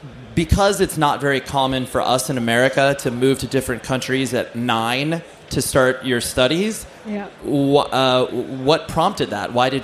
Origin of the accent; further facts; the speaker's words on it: United States; I can say that as an American.